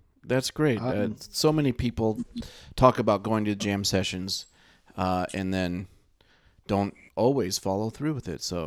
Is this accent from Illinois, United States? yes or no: yes; Edwardsville, Illinois, United States; moved away as an adult; I mean, I grew up outside of St. Louis, actually, in Edwardsville, Illinois.